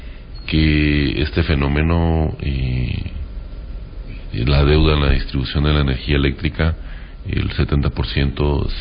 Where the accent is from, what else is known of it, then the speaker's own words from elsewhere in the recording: Guatemala; orgullosamente, como guatemalteco, podemos decir que es una política de economía mixta